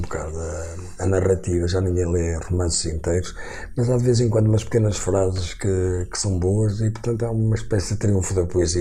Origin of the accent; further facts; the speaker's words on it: Lamego, Viseu, Portugal; accent: Trás-os-Montes e Alto Douro; also born or lived in Vila Real; eu tenho um sotaque de Trás-os-Montes, de Alto Douro, se quiser, porque sou de Lamego e depois fui para Vila Real e, portanto, não tenho um bom sotaque.